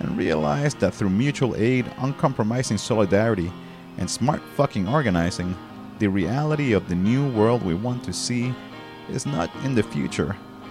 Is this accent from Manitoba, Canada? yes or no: no; Vancouver, British Columbia, Canada; Peeps in my hometown of Vancouver set the tone for the year by keeping true to their promise.